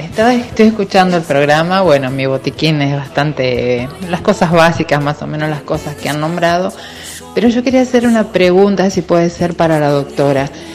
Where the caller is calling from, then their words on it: Bahía Blanca, Buenos Aires Province, Argentina; de Bahía Blanca.